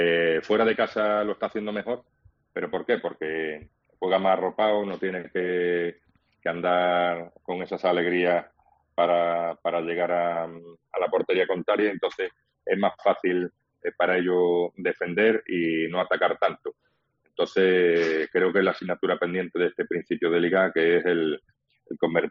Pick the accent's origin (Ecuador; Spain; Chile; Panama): Spain; Region of Murcia; born there; now in El Puerto de Santa María, Spain; yo me vine para el puerto de Santa María muy joven